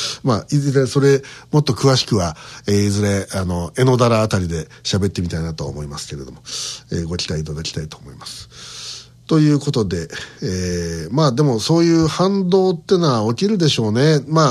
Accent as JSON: {"language": "Japanese", "region": "Yamanashi", "country": "Japan", "tie": "born there", "said": "山梨県生まれとか書かれてさ"}